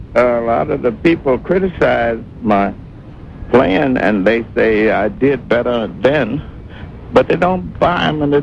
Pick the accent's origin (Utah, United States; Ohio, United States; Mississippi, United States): Mississippi, United States; And you know I'm from Mississippi and I always carry a little flag. I'm from Mississippi, y'all.